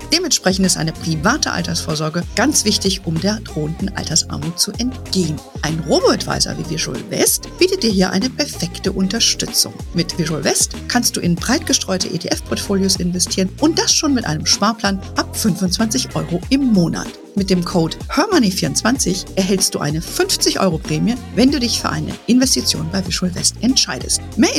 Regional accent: Hesse, Germany; in meiner alten Heimat in Hessen

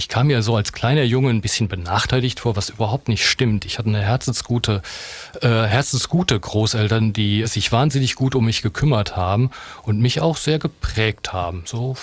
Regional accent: Tübingen, Baden-Württemberg, Germany; born there; Ich bin, wie gesagt, in Tübingen geboren, habe da aber nie gelebt.

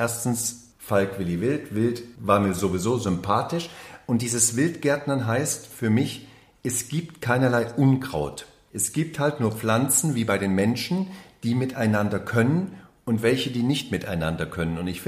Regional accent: East Germany, Germany; Wir haben es im Osten genauso gemacht. Ja, weil wir hatten gar nicht so viel. Man hat sich ja privat getroffen bei uns im Osten.

